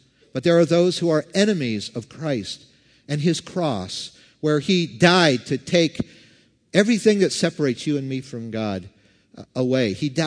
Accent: Canada; now in United States; I grew up in Canada, but I remember 12 years ago when I was with 3,000 other people in the Civic Center in Los Angeles, I was naturalized an American citizen.

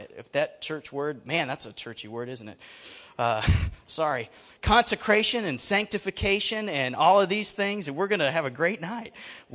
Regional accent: Alabama, United States; also born or lived in Toledo, United States; So anyway, I'm from Alabama. In Alabama, you talk back.

